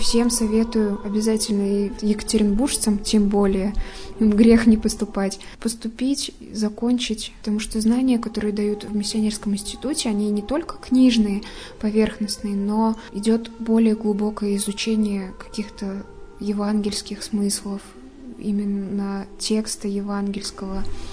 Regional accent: Ulyanovsk, Ulyanovsk Oblast, Russia; Из Ульяновско-Симбирска.

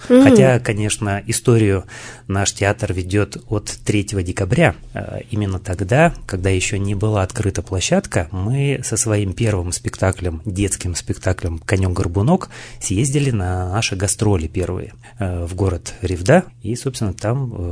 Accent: Novosibirsk, Novosibirsk Oblast, Russia; moved away; Я родом из Новосибирска, я сибиряк, не коренной уралец. На Урале я живу больше 11 лет, переехал до этого времени, родился и вырос в Новосибирске

